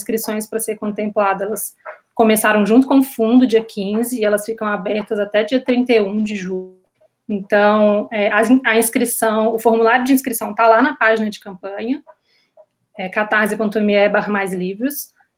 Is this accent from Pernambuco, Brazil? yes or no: no; Minas Gerais, Brazil; como mineira, como morador de BH.